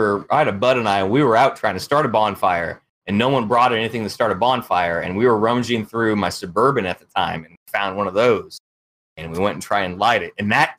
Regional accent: Pacific Northwest, United States; So I grew up in the Northwest and the Pacific Northwest, and Mount St. Helens, if you guys don't know what that is, it blew up in 1980.

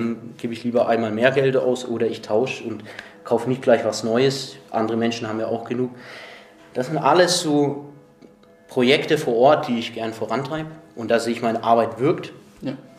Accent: Nuremberg, Bavaria, Germany; Also Nürnberg ist meine Heimat. Von Grund auf. Ich bin aufgewachsen in der Stadt, mein Leben lang hier zur Schule gegangen.

